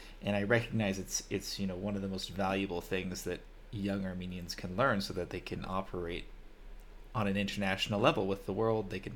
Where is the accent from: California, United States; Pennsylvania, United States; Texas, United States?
California, United States; moved away as an adult; I am American. I'm from California. I spent a long time traveling, basically since I turned 18. I've been to about 50 countries at this point.